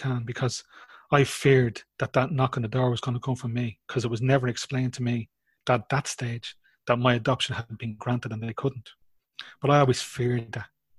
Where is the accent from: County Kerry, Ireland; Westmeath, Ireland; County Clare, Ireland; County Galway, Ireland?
County Galway, Ireland; Ballinasloe; born there; So you could imagine the Ireland of that day, you know. I was born in Ballinasloe Hospital.